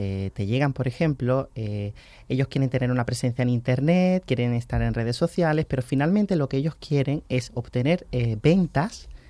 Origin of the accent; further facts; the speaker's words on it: Málaga, Andalusia, Spain; Que a lo mejor somos malagueños, pero hay muchas actividades que no conocemos, ¿no?